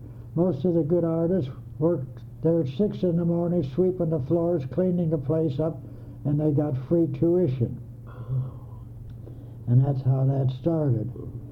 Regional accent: Chicago, Illinois, United States; I grew up in Chicago, and I didn't have any money to go to art school

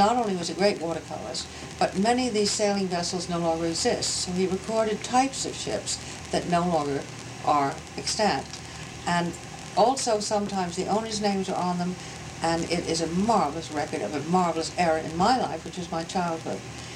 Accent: Cos Cob, Connecticut, United States; because I was brought up near the Koskob artist. That was the next village to Greenwich.

